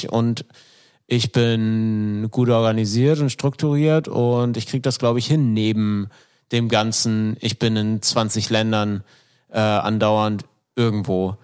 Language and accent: German; Flensburg, Schleswig-Holstein, Germany; Also in Flensburg, da wo ich herkomme.